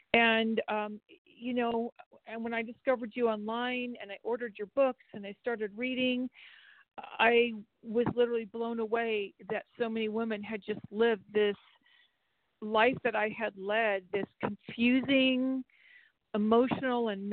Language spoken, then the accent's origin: English; California, United States; I'm not from Santa Cruz, I'm from Central California, but that's where we met.